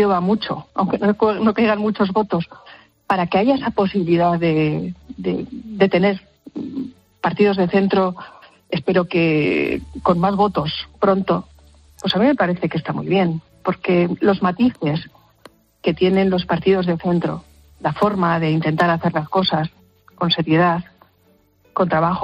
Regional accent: San Sebastián, Basque Country, Spain; now in La Rioja, Spain; Nosotros nos fuimos de San Sebastián, como tantos vascos se tuvieron que ir. Y sí, yo tengo un arraigo. Estoy muy, muy contenta en La Rioja, donde vivimos desde hace muchos años

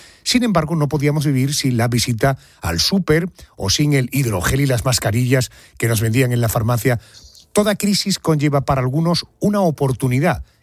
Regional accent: Málaga, Andalusia, Spain; Piense que yo le hablo desde Málaga, soy andaluz.

